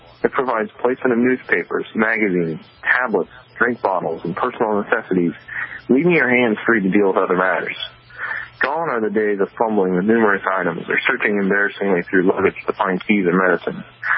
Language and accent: English; Tampa, Florida, United States; So I grew up in Tampa, Florida. I went to Fordham University and got a degree in economics.